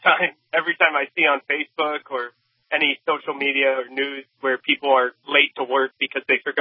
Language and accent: English; Guam; also born or lived in United States; No, I was born and raised on Guam, went to the States for a few years for college